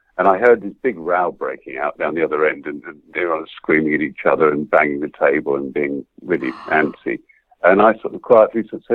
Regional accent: Kensington, London, United Kingdom; also born or lived in Paddington; I was brought up quite well in Kensington originally. I was born in Paddington, brought up in Kensington.

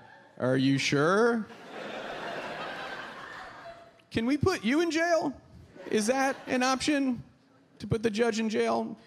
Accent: Pittsburgh, Pennsylvania, United States; That's how people talk in Pittsburgh. And sausage is like a top priority for most of the people I grew up with in Pittsburgh.

